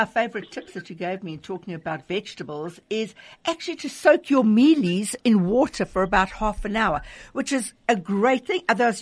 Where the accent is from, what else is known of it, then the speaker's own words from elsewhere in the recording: Durban, KwaZulu-Natal, South Africa; I'm from Durban, and that's the home of the beautiful bride mealie.